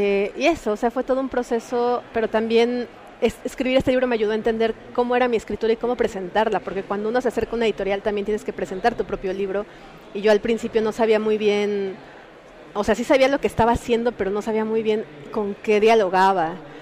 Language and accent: Spanish; Tlaxcala, Mexico; Yo crecí en Tlaxcala, que es una ciudad que está muy alejada de los centros culturales, o sea, quizá físicamente no, porque está a 2 horas de Ciudad de México, pero culturalmente sí.